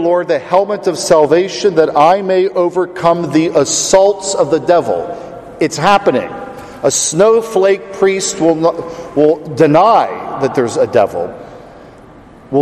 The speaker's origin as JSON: {"language": "English", "region": "Pennsylvania", "country": "United States", "said": "I'm from Pennsylvania. That Pennsylvania Grand Report is sickening."}